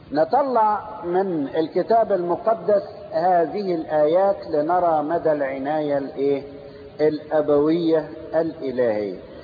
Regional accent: Egypt; في مثل يقولوه عندنا في مصر، مش عارف عارفينه ولا لأ، أو عندكم زي ولا لأ

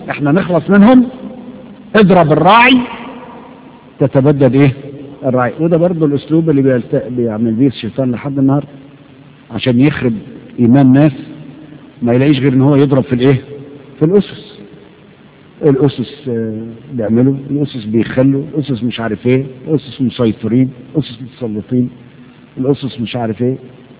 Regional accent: Egypt; ده عندنا في مصر لما كانوا بيرشوا الشوارع بالزفت

